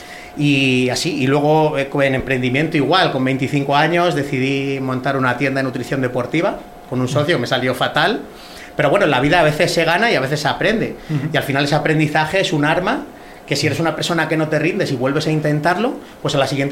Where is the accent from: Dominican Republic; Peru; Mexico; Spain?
Spain; Madrid, Community of Madrid; yo vengo de la UBA de Vallecas, que es un barrio de absorción de chabolismo, de Madrid